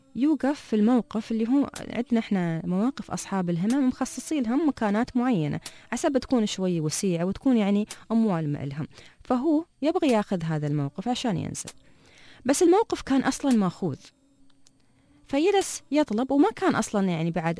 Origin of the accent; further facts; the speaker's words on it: Dubai, United Arab Emirates; عندنا في دبي.